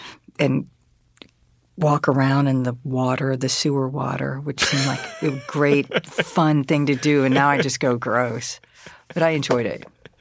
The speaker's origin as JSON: {"language": "English", "town": "Huber Heights", "region": "Ohio", "country": "United States", "tie": "born or raised there", "said": "Did I like Dayton, Ohio when I was a kid? Yes, I did. Yeah. It would flood. I grew up in Huber Heights, and there was a lot of kids around."}